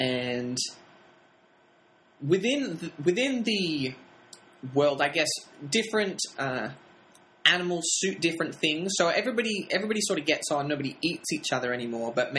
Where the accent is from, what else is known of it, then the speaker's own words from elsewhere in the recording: Sydney, New South Wales, Australia; now in Los Angeles, United States; Growing up in Sydney, now living in Los Angeles, not really prepared for that.